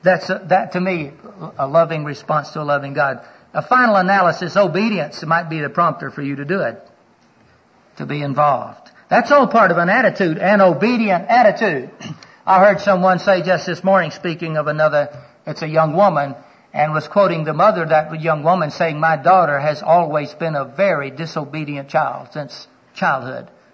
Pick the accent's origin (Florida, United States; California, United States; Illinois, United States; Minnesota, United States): Florida, United States; When I grew up in Florida, that was just as much a requirement as the jack was.